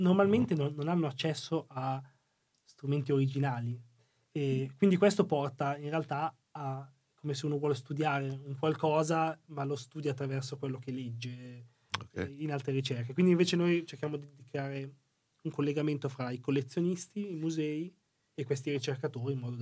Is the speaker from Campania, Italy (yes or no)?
no; Milan, Lombardy, Italy; magari io vengo da Milano in cui la musica tradizionale almeno non l'ho vissuta